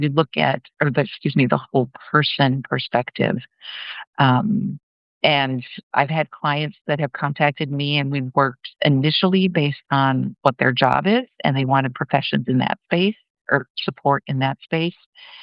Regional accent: United States; now in Louisiana, United States; I am originally from Minnesota, Wisconsin area. 4 years ago, we moved down to Louisiana to escape the winters, and I love it down here now.

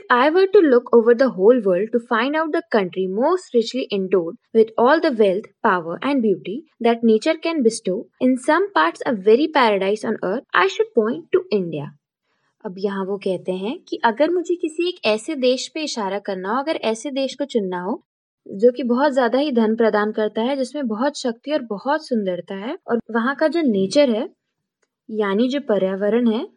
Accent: Jaipur, Rajasthan, India; मैं जयपुर से हूँ and I am doing my BA from वनस्थल university.

